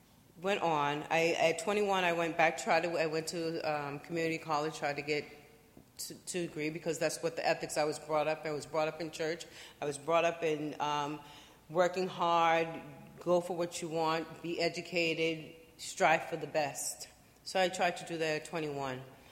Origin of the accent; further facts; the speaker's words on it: Boston, Massachusetts, United States; I grew up in Boston for many years.